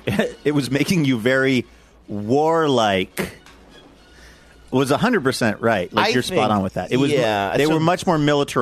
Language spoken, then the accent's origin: English; Seattle, Washington, United States; I went and I walked around Green Lake, which is where I grew up in Seattle, and I ended up going back.